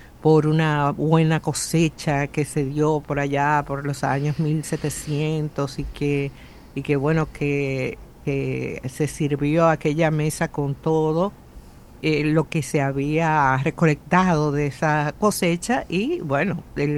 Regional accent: Dominican Republic; que nosotros como dominicanos hemos adoptado esta fiesta

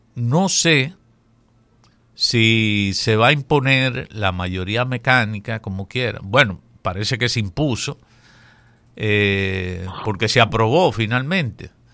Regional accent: Constanza, La Vega, Dominican Republic; born there; por la tierra de Cirilo, que es casi mi tierra también, porque yo nací en Constanza, que pertenece a La Vega también

